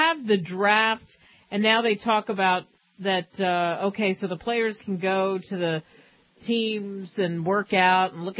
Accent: New Jersey, United States; No, I'm from New Jersey, Philadelphia.

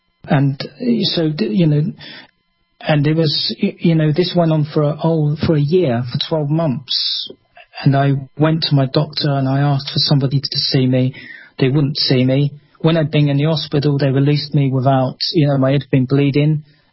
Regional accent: London, United Kingdom; I was born and bred in London, but, you know, I decided to have a change and move into the countryside, which is a little bit quieter.

